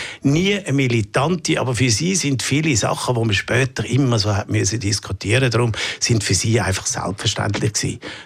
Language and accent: German; Zurich, Switzerland; Aber ich bin in Zürich aufgewachsen